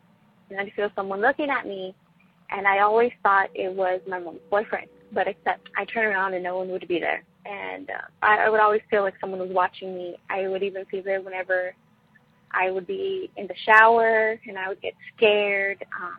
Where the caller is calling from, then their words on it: San Antonio, Texas, United States; I'm from San Antonio, Texas.